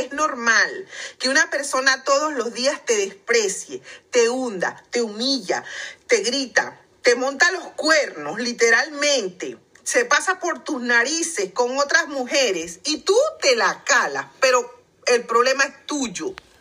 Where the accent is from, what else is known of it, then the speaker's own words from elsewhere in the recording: Venezuela; now in United Kingdom; en mi país de origen, Venezuela, las que no lo sabéis, esto, yo soy una mujer venezolana, nacionalizada española, a mucha honra, tengo dos nacionalidades, yo resido aquí en Inglaterra, yo vivo en Reino Unido, estoy casada con un hombre inglés